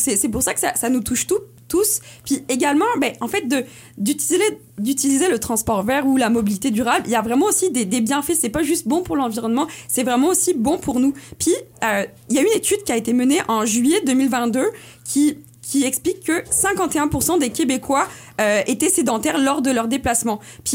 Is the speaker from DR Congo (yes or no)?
no; France; now in Baie-Comeau, Canada; moi, je viens de la France, là, ça s'entend aussi à mon accent. En arrivant ici, là, j'ai pas d'auto, mais on s'entend vivre à Baie-Comeau